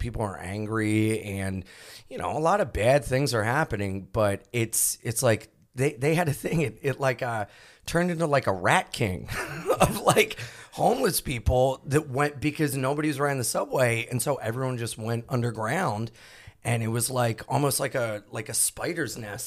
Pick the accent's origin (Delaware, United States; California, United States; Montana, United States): Delaware, United States; now in New York, United States; I'm from Delaware.